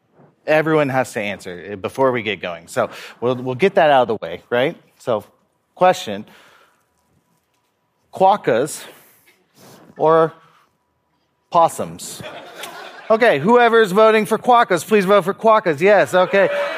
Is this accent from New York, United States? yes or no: no; Austin, Texas, United States; I'm from Austin, Texas.